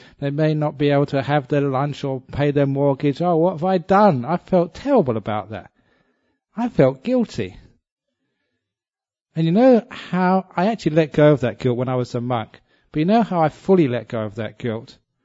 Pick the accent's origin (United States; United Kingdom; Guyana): United Kingdom; England; when I was growing up in England